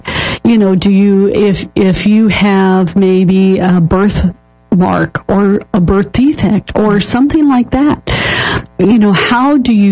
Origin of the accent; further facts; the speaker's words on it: Florida, United States; I was born and raised in Florida. So for the first 12 years of my life, we had that silver aluminum tree